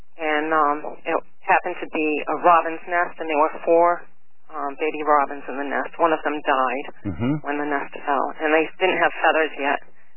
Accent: Massachusetts, United States; Yes, I grew up on the Cape. I'm a native.

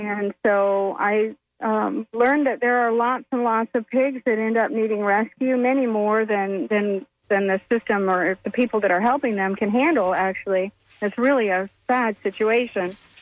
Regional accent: Illinois, United States; up in Illinois, up by the Chicago area, the suburbs of Chicago.

